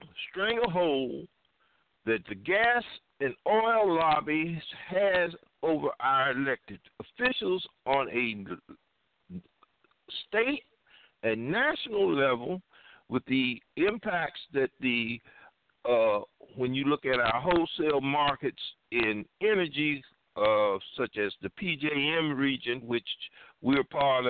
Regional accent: South Carolina, United States; I hail from South Carolina. And my grandmother used to pick 400 pounds of cotton.

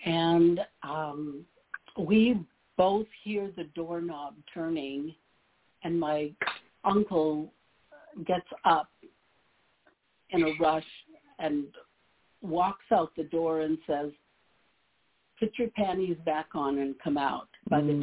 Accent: Quebec, Canada; first language French; English is a second language; I was born in Quebec, Canada, in the Northwest Center, so my first language was French. And large family, large extended family

